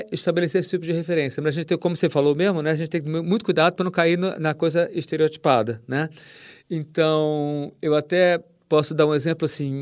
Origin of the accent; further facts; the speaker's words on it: Brazil; Ah, eu sou do Brasil.